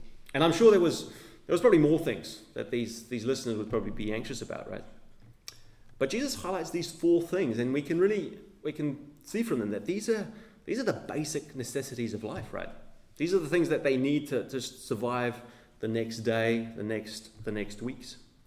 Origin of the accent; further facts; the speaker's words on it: Northland, New Zealand; Now, I grew up in Northland, and my father had this massive veggie garden